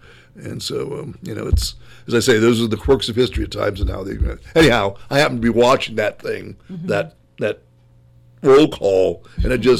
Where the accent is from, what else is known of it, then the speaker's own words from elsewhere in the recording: Canton, Ohio, United States; Well, my grandfather, I'm originally from the Canton area. My grandfather had served on the Canton City Council back in the 30s.